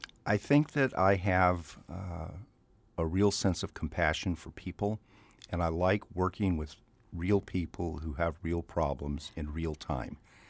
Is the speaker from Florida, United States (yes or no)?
no; Yorktown, Virginia, United States; As a result of me growing up in Yorktown and the park there, when I was in high school, one of the jobs I had was to work for the park as a high school student in the summer